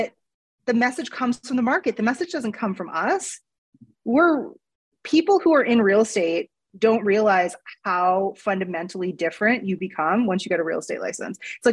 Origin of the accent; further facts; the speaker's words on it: Canada; I'm Canadian, so we say niche.